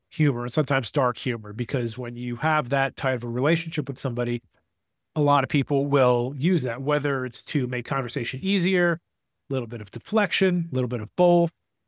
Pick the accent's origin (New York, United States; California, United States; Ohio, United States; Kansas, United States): New York, United States; I'm going up for a charity golf event for the Gabby Petito Foundation in New York, because we're all originally from New York.